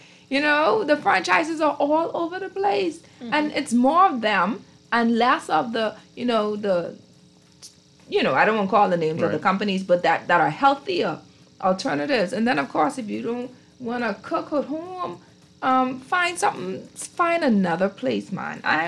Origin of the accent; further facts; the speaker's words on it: Crooked Island, Bahamas; That's all my hometown.